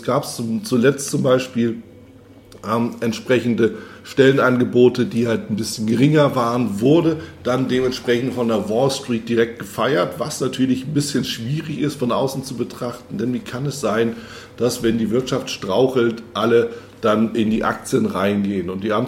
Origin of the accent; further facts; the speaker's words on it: Northern Germany, Germany; für mich als Norddeutscher